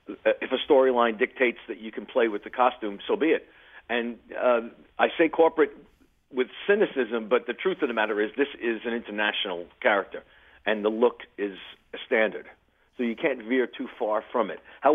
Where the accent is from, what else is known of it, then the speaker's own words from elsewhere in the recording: Forest Hills, New York, United States; because we grew up near Forest Hills, and we would drive past